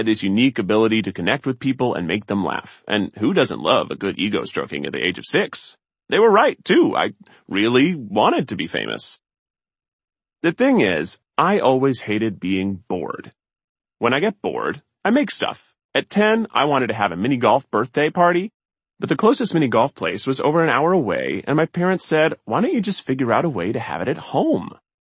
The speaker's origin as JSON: {"language": "English", "region": "Tennessee", "country": "United States", "tie": "born or raised there", "said": "growing up in Tennessee, I was really blessed to have people be very supportive of me"}